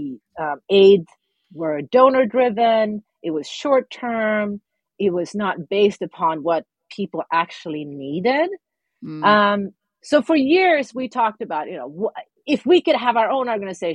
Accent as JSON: {"language": "English", "country": "Sweden", "tie": "born or raised there", "lives_now": "Santa Barbara, United States", "said": "I grew up in Sweden. My mother is Swedish. My father is Moroccan, but I definitely identify as being culturally Swedish. And I finished high school in Sweden."}